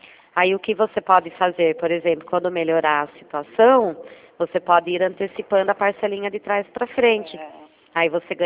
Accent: Itu, São Paulo, Brazil; Eu sou daqui de Itu.

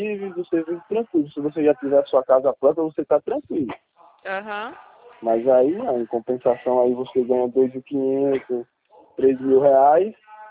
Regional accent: Coruripe, Alagoas, Brazil; now in Maceió, Brazil; eu sou de Coruripe. Eu moro em Maceió por causa da minha esposa. por causa do trabalho também

